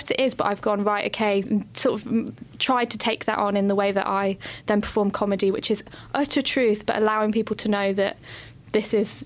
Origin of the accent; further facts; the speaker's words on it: United Kingdom; It's really interesting how we, our kind of instinct as human beings is to be really cynical, as British people, to be really cynical